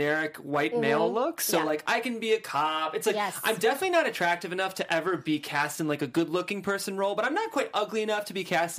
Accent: Cleveland, Ohio, United States; now in Los Angeles, United States; I'm from Cleveland.

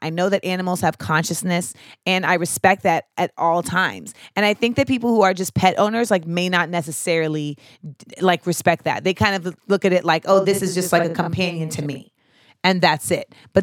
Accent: Grenada; that's kind of like how a lot of the pets in where I grew up in Grenada were like existing

